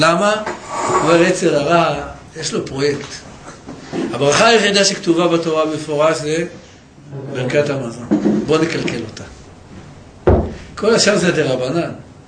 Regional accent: Jerusalem, Jerusalem District, Israel; גדלנו בבוכרים, אז חצי מהבוכרים זה פרסית.

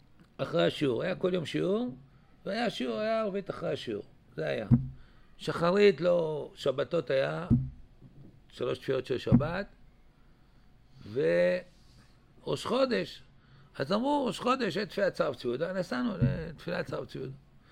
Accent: Tel Aviv, Tel Aviv District, Israel; גדלתי בתל אביב, בשכונת שפירה, איפה שהיום שם כל הסודנים שם. כשאני גרתי שם לפני 40 שנה, יש שם פשע וסמים

